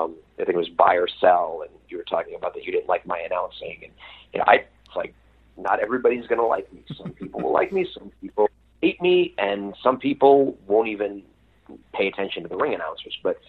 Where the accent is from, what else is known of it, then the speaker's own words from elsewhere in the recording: Chicago, Illinois, United States; at my hometown, Chicago, in that arena where I grew up going to shows